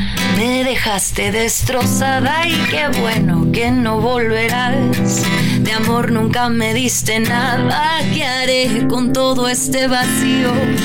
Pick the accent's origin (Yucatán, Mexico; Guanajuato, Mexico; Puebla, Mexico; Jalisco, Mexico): Yucatán, Mexico; Mérida; now in Mexico City, Mexico; yo vengo ahorita de Mérida, donde habemos, ¿qué te gusta? 20 proyectos, metiéndole con mucha fuerza a esto, y me vengo a la Ciudad de México a vivir